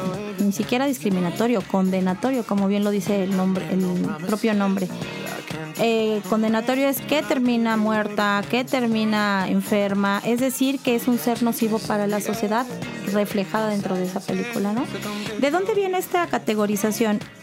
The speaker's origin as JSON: {"language": "Spanish", "country": "Mexico", "said": "cómo en el cine se refleja esta idiosincrasia que traemos como mexicanos, ¿no?"}